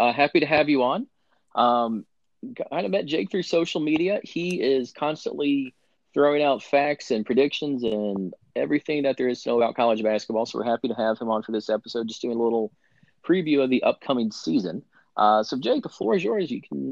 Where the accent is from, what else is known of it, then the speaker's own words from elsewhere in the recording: North Carolina, United States; because for me, we grew up in North Carolina, so you got Duke, Carolina, Wake Forest, and NC State.